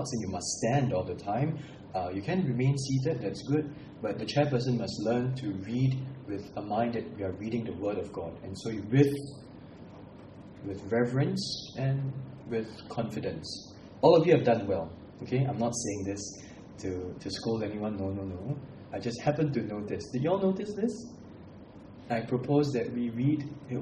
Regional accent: Singapore; I was born here in Singapore. I'm a Singapore citizen. I was raised here. I went to schools here in Singapore. I don't even speak an Indian language properly.

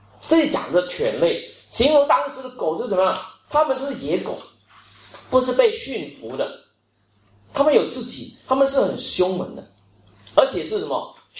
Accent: Singapore; 我们新加坡人讲的 triple confirm

